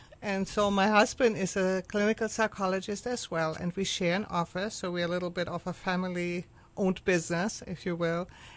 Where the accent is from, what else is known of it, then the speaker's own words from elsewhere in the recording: Munich, Bavaria, Germany; also born or lived in Cape Town, South Africa; I was born and raised in Germany, and especially in Munich. I grew up there. It's a beautiful city. And then I studied at the University of Munich and became a teacher. And after that, I went to South Africa and I lived in Cape Town